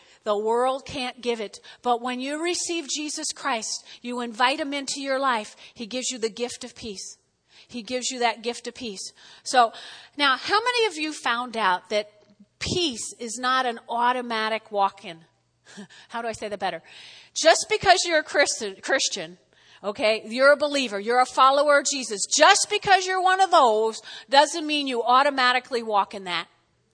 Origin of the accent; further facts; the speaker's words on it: New Jersey, United States; Now, y'all know I grew up in North Jersey. And there's an Italian-American expression, agita.